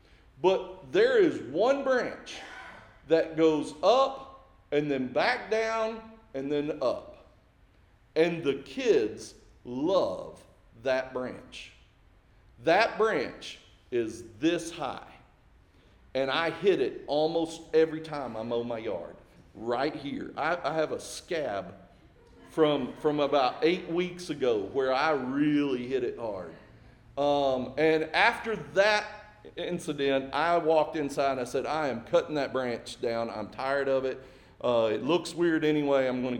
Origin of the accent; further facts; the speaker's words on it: Springdale, United States; We had a sweet gum tree in my front yard where I grew up in Springdale.